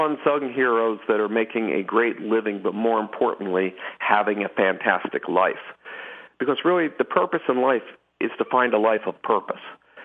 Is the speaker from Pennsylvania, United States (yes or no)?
yes; Philadelphia, Pennsylvania, United States; Well, I was the son of a public school teacher. I grew up in Philadelphia.